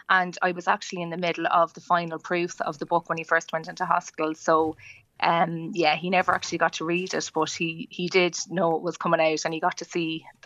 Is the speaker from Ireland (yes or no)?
yes; Dublin, Leinster, Ireland; I'm from Mulholder Town in Dublin 15.